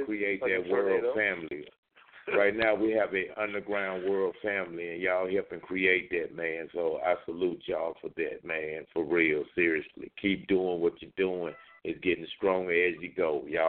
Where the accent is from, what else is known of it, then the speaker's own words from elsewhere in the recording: Chicago, Illinois, United States; Now, keep in mind, I came from Chicago, so I came from the area where … all them was commonly known